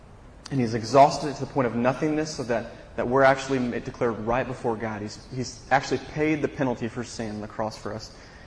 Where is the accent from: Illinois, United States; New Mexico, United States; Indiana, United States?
Indiana, United States; Greenwood; I grew up in Greenwood, Indiana, just south of Indianapolis, about 25 minutes south of Indianapolis.